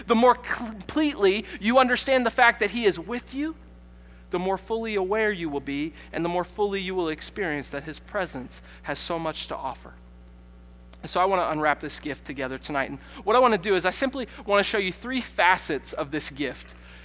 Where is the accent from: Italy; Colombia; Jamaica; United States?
United States; Monroe; You know, I'm from Monroe.